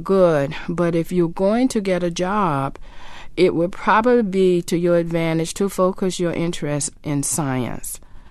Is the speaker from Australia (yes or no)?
no; the South, United States; now in New York, United States; I grew up in the South where my point is